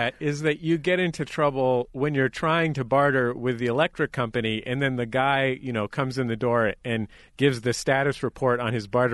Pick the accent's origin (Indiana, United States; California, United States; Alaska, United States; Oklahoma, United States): California, United States; Well, I grew up in the Bay Area, and so spent some time as a kid in Sacramento.